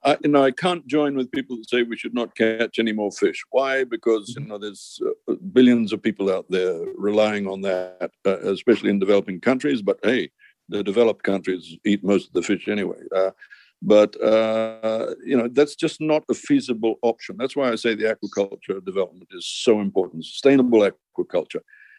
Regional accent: Fiji; As I mentioned, I come from Fiji, and my background is really in rural development.

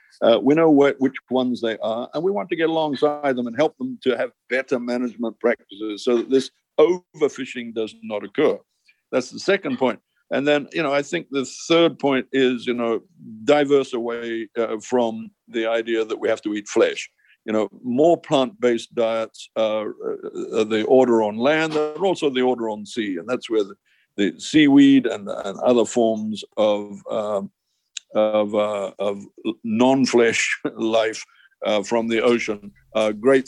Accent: Fiji; As I mentioned, I come from Fiji, and my background is really in rural development.

